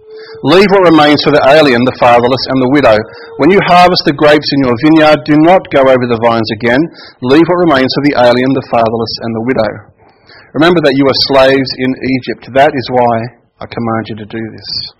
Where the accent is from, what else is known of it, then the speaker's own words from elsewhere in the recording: Australia; You know, when you think about Australia, and it's funny, I noticed that no one said, oh, I'm original Australian. No one said that, and really no one can, because we are all immigrants.